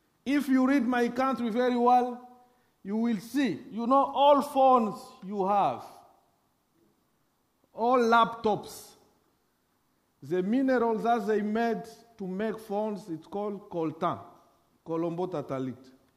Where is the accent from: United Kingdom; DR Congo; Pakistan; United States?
DR Congo; first language fr; English is a second language; Because English is my fifth language. I'm coming from French-speaking country. So French is my language.